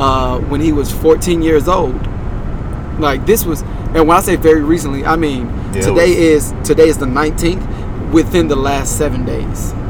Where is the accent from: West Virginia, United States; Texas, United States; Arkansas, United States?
Arkansas, United States; I was born and raised in Arkansas, north of Little Rock, so that's Pulaski County.